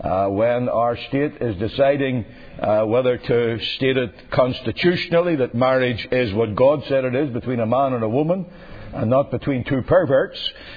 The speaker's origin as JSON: {"language": "English", "country": "United Kingdom", "lives_now": "United States", "said": "I say your nation because I'm still British, and I can't vote in American elections."}